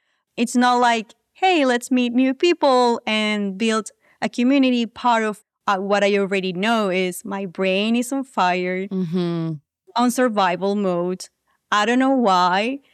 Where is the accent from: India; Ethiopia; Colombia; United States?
Colombia; I grew up in Colombia, which many people know is not the safest place to be. But I was blessed to live in kind of like a gated apartment community.